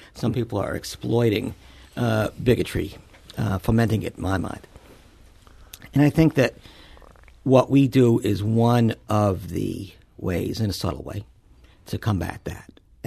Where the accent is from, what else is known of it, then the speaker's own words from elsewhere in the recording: New York, United States; Well, when I was younger, when I was a kid, the conflict, I grew up in New York, okay?